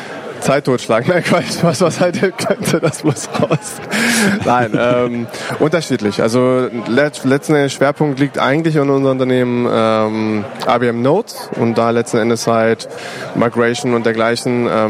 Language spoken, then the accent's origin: German; Hanover, Lower Saxony, Germany; wie du schon gesagt hattest. Ich komme gebürtig aus Hannover, arbeite auch in Hannover bei HolisticNet.